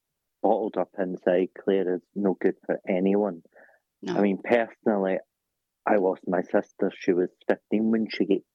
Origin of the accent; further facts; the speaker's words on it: United Kingdom; being British the way we are